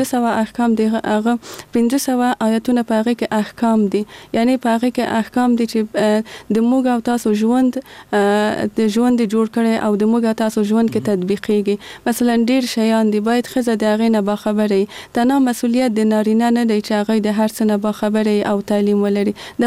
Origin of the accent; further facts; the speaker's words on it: Kabul, Afghanistan; born there; زه په کابل کې زغیدلې یم او دلته مجوون کړی